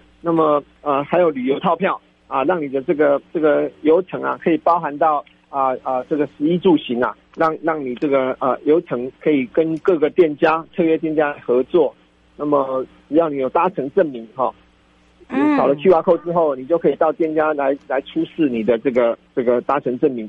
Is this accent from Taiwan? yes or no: yes; Taiwan; 可是我们台湾人都很努力的重新站起来